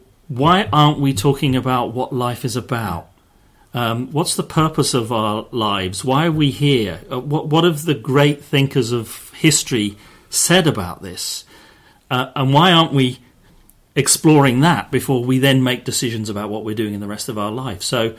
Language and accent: English; United Kingdom; I was living abroad in the US, and it became an important signifier of my identity as a British person.